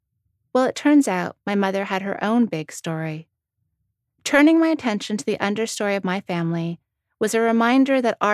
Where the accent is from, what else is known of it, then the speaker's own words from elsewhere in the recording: London, United Kingdom; also born or lived in Toronto, Canada; But I grew up in London and Toronto, so it was a little unusual to walk around waiting to be carried away to sea.